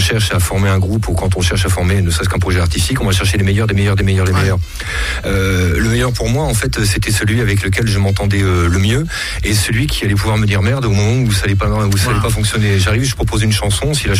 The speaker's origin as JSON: {"language": "French", "region": "northern France", "country": "France", "said": "Je suis pas originaire de la Nièvre, je suis arrivé dans les années au milieu des années 90, 95, 96, je viens du nord de la France."}